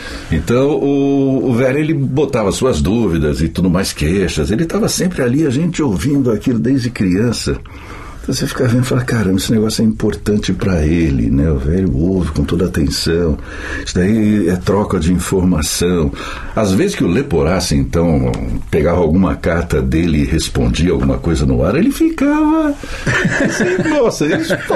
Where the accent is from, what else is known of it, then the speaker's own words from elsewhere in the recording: Marília, São Paulo, Brazil; Naquela época, a gente crescendo lá em Marília, com 7, 8 anos, que eu comecei a tomar pé da coisa